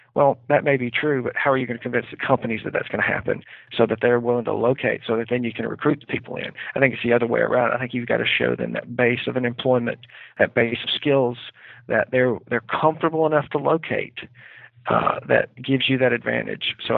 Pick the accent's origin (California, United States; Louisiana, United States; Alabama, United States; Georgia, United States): Alabama, United States; Coleman; the Coleman, Alabama, my hometown community, asked me if I would be interested in working with them.